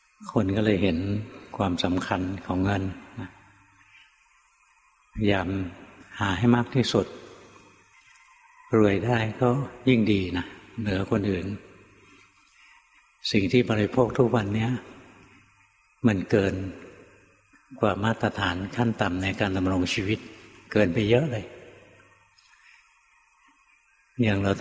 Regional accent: Bangkok, Thailand; born there; หลวงพ่อเกิดในกรุงเทพนะ

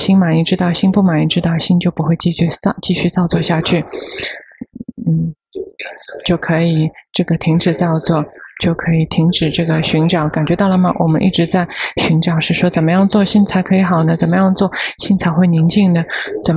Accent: Thailand; Chinese is a second language; 我们泰国人觉得这个皮肤很白，然后我们觉得很漂亮

